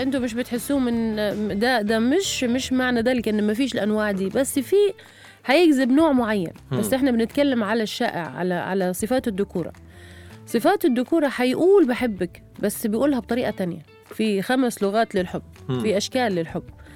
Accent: Libya; على الماير احنا نقول في ليبيا

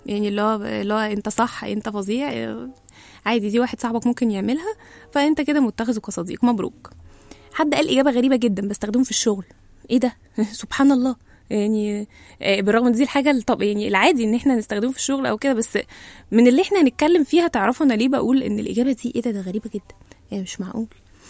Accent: Egypt; الاثنين موجه لينا كمصريين، وانت مصري معانا

